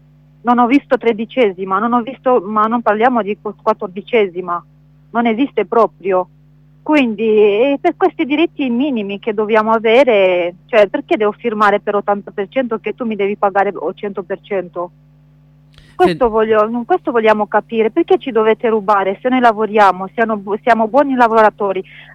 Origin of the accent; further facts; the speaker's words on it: Romania; Italian is a second language; ma mi scusate, anche che sono anche rumena.